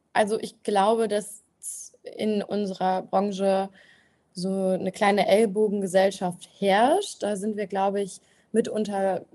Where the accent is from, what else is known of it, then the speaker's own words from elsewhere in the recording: Münster, North Rhine-Westphalia, Germany; Ich komme aus Münster